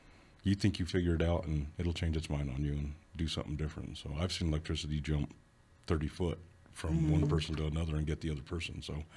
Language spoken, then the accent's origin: English; Alamosa, Colorado, United States; I was born in Denver, raised in Alamosa for the last part of my schooling.